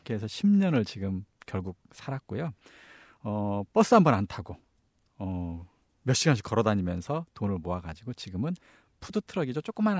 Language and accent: Korean; North Korea; also born or lived in South Korea; now in United Kingdom; 어차피 북한에서 온 사람이라고 차별받을 바에야